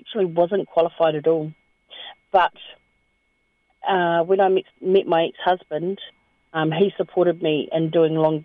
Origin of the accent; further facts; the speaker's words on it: Auckland, New Zealand; born there; Okay, so I was born in Auckland.